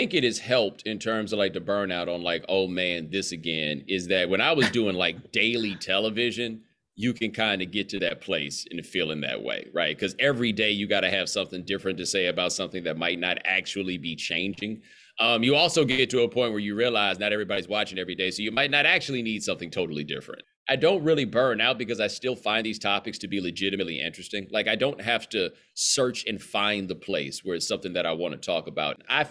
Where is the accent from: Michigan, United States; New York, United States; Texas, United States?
Texas, United States; Houston; also born or lived in Atlanta; Well, I grew up in Houston. I was born in Atlanta. I went to college in Atlanta. My parents have lived in Atlanta for the last 25 years.